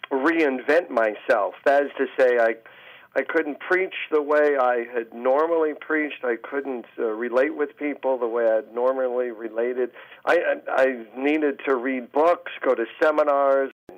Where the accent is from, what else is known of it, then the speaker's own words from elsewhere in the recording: Denver, Colorado, United States; I was born and raised in Denver. See, so I'm kind of a Westerner to begin with.